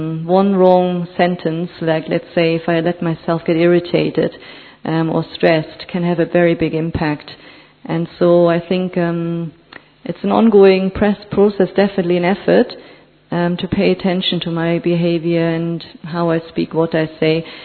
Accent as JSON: {"language": "English", "country": "Germany", "moved": "yes", "lives_now": "Oxford, United Kingdom", "said": "I'm originally from Germany, so I took Jan in Germany 37 years ago, and I've been living in England for many, many years."}